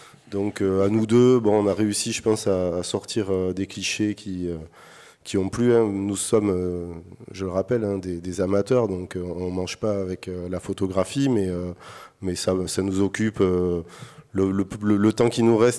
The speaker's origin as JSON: {"language": "French", "town": "Anglet", "region": "Nouvelle-Aquitaine", "country": "France", "tie": "born or raised there", "said": "Moi, j'ai grandi à Anglette, j'ai usé mes baskets un petit peu partout. J'ai joué à cache-cache dans les champs de maïs"}